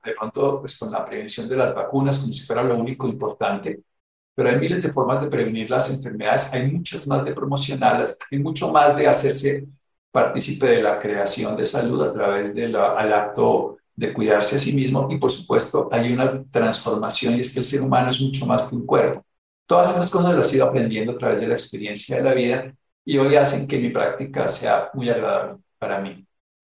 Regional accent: Armero, Tolima, Colombia; Yo vivía en Armero, Tolima, y tendría, yo creo que 7 u 8 años

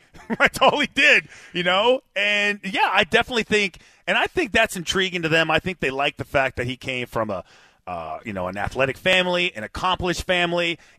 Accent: California, United States; also born or lived in Colorado / Seattle; I grew up in Southern California.

